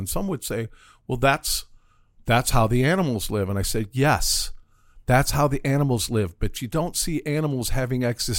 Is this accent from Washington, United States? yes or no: no; St. Louis, Missouri, United States; I was living in St. Louis, Missouri. I was born in St. Louis.